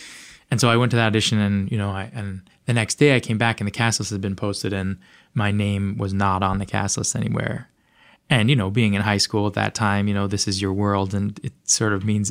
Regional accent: Los Angeles, California, United States; Well, I grew up in Los Angeles, right.

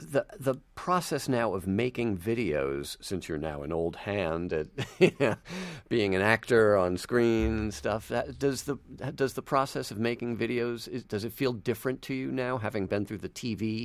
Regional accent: New York, United States; we native New Yorkers might have something to say about that.

